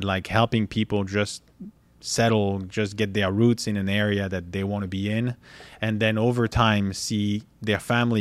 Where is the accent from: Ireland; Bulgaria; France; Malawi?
France; English is a second language; moved away as an adult; now in United States; I moved here in 2012. I came from France.